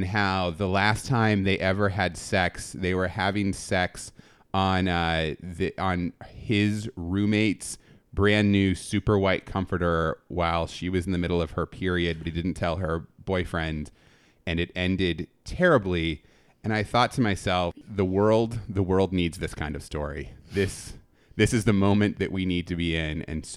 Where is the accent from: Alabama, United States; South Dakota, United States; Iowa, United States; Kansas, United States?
Kansas, United States; don't think this is because I'm a kid from Kansas and we're all like backwards there. Actually, drinking is a really big part of growing up in Kansas.